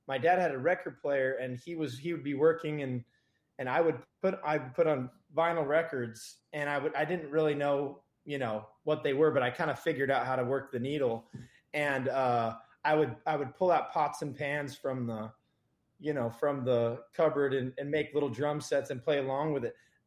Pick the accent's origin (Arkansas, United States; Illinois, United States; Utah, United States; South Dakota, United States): Utah, United States; also born or lived in Orange County, California; growing up in Utah and even like Southern California, Orange County